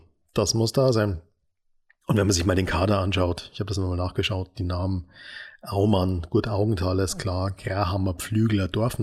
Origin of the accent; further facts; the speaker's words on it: Munich, Bavaria, Germany; Ich habe ja gesagt, ich komme aus München.